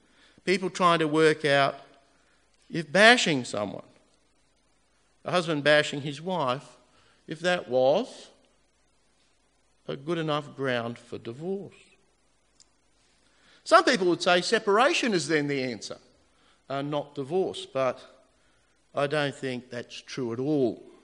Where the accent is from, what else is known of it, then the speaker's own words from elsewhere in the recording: Queensland, Australia; when I was growing up in Queensland